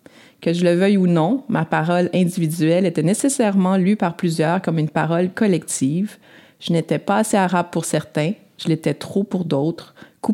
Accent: Montreal, Quebec, Canada; Je suis née et j'ai grandi à Montréal, entourée de gens qui avaient des noms souvent bien plus exotiques que le mien. Mon père, qui a déposé ses valises au Québec en 1967, m'a toujours dit que nous étions citoyens du monde.

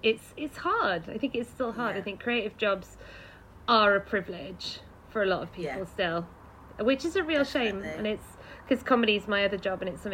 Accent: Cardiff, Wales, United Kingdom; Yes, I'm from Cardiff.

